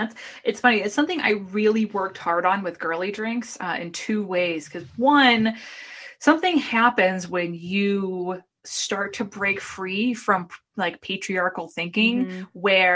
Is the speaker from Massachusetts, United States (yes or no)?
yes; Boston, Massachusetts, United States; accent: Boston; I'm from the Boston area. I have an awful accent.